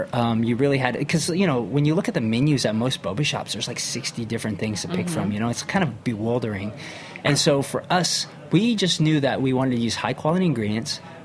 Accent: Wharton, Texas, United States; And I grew up in Texas in a very small town called Wharton, Texas. And I was also, like, the token Asian kid.

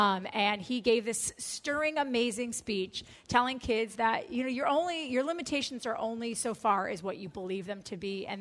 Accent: Wisconsin, United States; When I drive into my hometown back in Wisconsin, there isn't anything that says we've had this many whatever kind of scholars.

